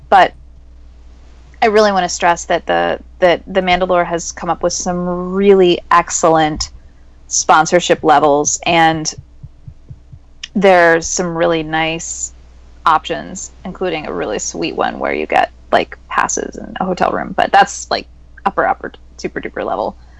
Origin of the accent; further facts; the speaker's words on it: Florida, United States; Of course, here in the state of Florida, in my home state, we'll be building a lot of props